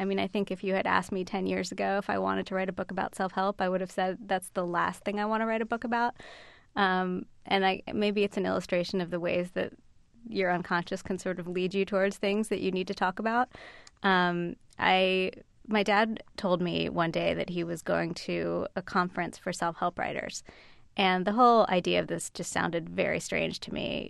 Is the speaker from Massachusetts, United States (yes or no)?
no; Philadelphia, Pennsylvania, United States; there was a store right off of South Street for a while where we grew up in Philadelphia